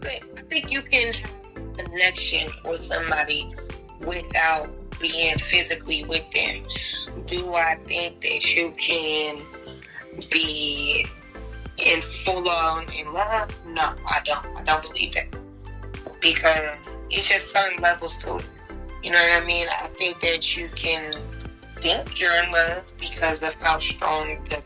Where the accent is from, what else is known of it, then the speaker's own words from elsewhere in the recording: California, United States; I'm from California. You know what they do. We in the building.